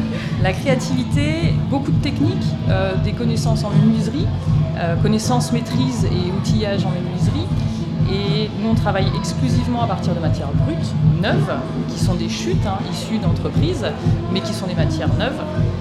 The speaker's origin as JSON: {"language": "French", "region": "Auvergne-Rhône-Alpes", "country": "France", "said": "Je suis issue de la Haute-Savoie, donc le bois était quand même très majoritaire."}